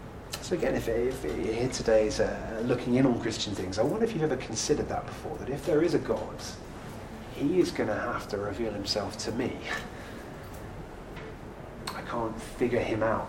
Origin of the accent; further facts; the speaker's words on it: Cambridge, East of England, United Kingdom; I grew up in Cambridge.